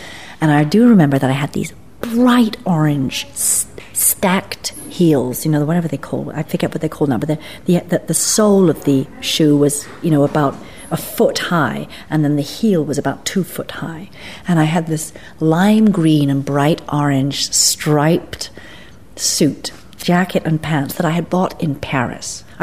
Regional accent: England, United Kingdom; now in United States; Because I came from England, I was much less acutely aware of the Vietnam War than had I been raised in the States.

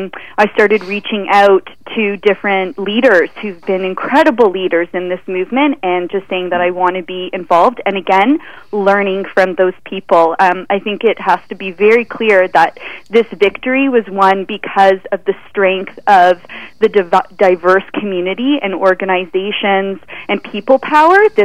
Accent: Toronto, Ontario, Canada; I am originally from Toronto and in the food industry there and heavily involved in the local food movement there. My husband and I moved specifically to this part of Ontario because of the culinary tourism in this area

